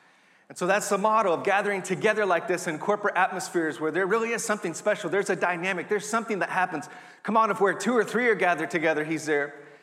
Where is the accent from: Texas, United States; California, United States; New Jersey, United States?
Texas, United States; My Dallas Cowboys, come on, I'm from Texas, don't hold it against me, are undefeated.